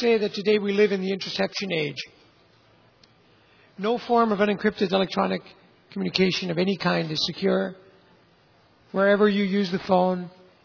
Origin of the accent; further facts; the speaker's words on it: Netherlands; I come from the Netherlands, by the way, and we rank very high on intercepting phone calls.